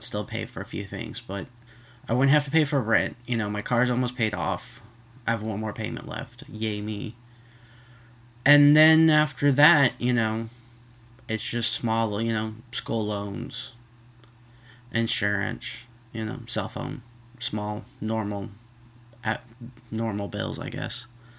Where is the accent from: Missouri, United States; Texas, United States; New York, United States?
Texas, United States; Dallas; now in New Orleans, United States; no ship designing jobs here in New Orleans. So it's getting extremely difficult to find a job, and I'm originally from Dallas